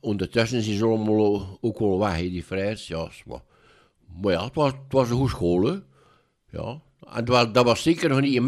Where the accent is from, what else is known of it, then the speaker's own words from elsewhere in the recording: Bruges, West Flanders, Belgium; Ja, ik ben echte Bruggelink.